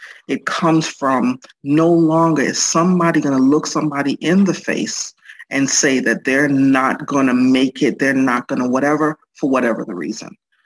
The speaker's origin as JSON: {"language": "English", "country": "Antigua & Barbuda", "said": "I'm from the Caribbean. My dad is from Mississippi. I was born in Antigua in the Caribbean."}